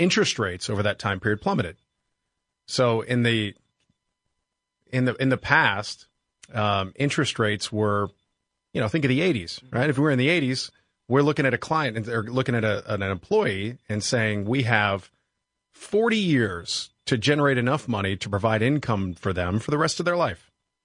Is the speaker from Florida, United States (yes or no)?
no; Pittsburgh, Pennsylvania, United States; I grew up in Pittsburgh, Pennsylvania.